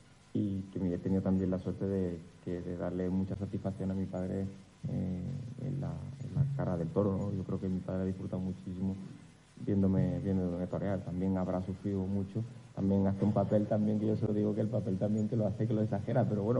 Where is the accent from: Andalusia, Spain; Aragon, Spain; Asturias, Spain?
Andalusia, Spain; Linares; born there; yo nací en Linares y resucitado en Madrid.